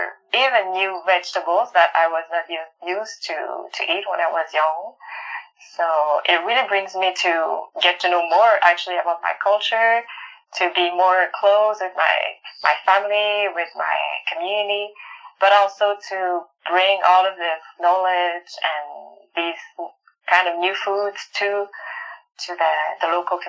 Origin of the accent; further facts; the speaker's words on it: Montreal, Quebec, Canada; I grew up in Montreal in the city as a city girl